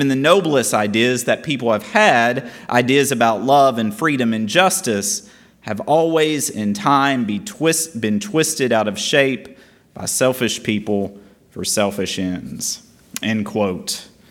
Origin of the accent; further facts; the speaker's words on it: Nebo, Kentucky, United States; Cleopas, which sounds like he could be a guy from my hometown of Nebo, Kentucky.